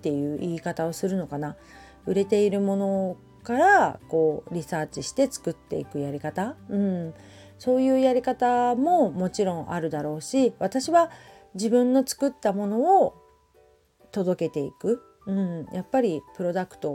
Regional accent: Hamamatsu, Shizuoka, Japan; 私のふるさと浜松は遠州織物といって、遠州っていうね町でね昔から織機があって、こう職人さんがいて繊維の町

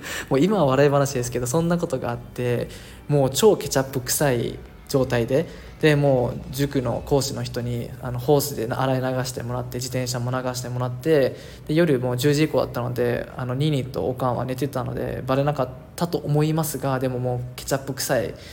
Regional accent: Okinawa, Japan; moved away as an adult; now in Malaysia; 自分の地元なのに生まれた場所なのになんかあまり受け入れてもらってる感じがなくて、そしてまあ、 大学時代に神奈川に行って留学したのをきっかけに、まあ、英語も覚えたしマレーシアに留学したし

